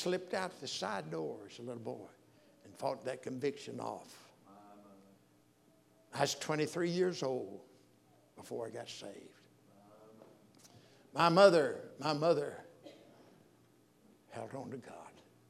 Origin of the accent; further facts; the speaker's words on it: Alabama, United States; I'm from Alabama. I'm from Sand Mountain.